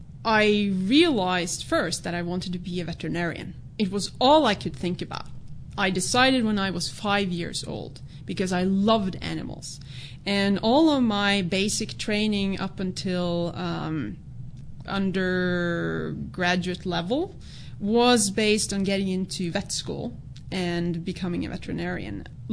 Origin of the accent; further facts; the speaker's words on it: Norway; English is a second language; I'm Norwegian. Yeah, I grew up in Norway.